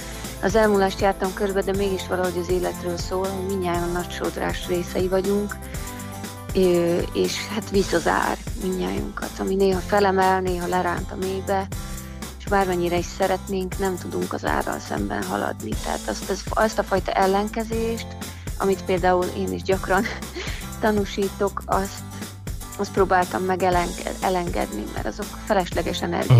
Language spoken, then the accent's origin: Hungarian; Southern Slovakia, Slovakia; now in Hungary; én a Felvidékről származom, nem tudtam hazamenni a temetésére.